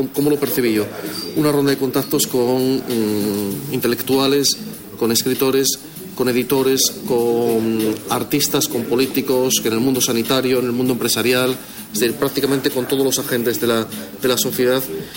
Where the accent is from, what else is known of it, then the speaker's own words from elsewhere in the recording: Asturias, Spain; y como asturiano me interesa la historia